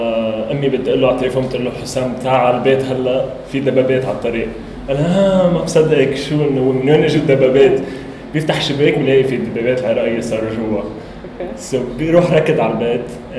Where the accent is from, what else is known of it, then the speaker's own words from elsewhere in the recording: Kuwait; انا خلقت وعشت بالكويت. بقى من اول ذكرياتي كانت حرب الخليج.